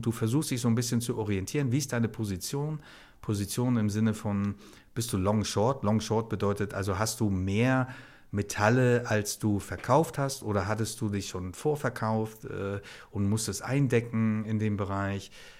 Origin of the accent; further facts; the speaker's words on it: Hamburg, Germany; Ich bin ja ein Hamburger Jung, ja, und dann auch noch Bergedorf, da, wo ich dann auch wirklich geboren bin.